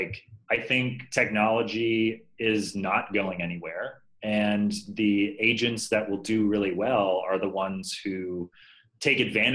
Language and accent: English; Fort Lauderdale, Florida, United States; moved away as an adult; also born or lived in Tallahassee, United States / Boston, United States / New York, United States; now in San Francisco, United States; I grew up in Fort Lauderdale. Then I moved to Tallahassee for college. Then I moved to Boston. Then I've spent some time in, you know, New York, and then I'm now in San Francisco, right?